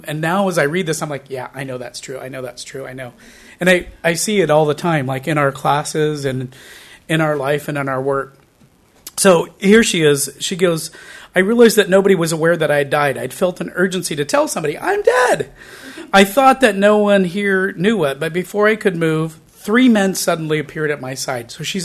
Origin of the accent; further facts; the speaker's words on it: Bishop, California, United States; in my small hometown, I'm from Bishop, California, I grew up and I'd be hanging out with my friends and my friends would say, those stupid Indians, and everybody would look at me because they knew I lived on the reservation.